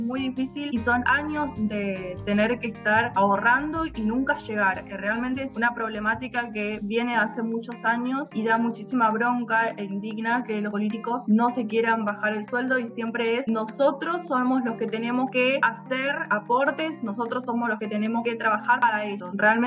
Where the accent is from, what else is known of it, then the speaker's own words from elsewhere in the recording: Quilmes, Buenos Aires Province, Argentina; Yo soy de Quilmes.